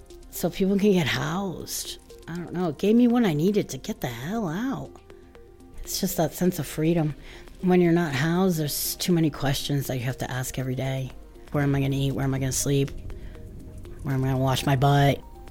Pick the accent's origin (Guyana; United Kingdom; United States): United States; Honolulu, Hawaii; moved away; You know, I came here from Honolulu, Hawaii, and I became a ward of the state when I was 11